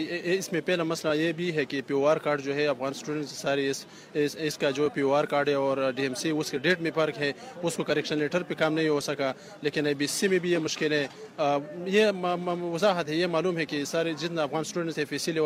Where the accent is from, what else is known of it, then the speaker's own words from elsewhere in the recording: Pakistan; born there; میں افغانستان پکتیا ولایت جو ہے اس کے تعلق رکھتا ہوں، اور میرا پیدائش یہاں پاکستان میں ہوا ہے،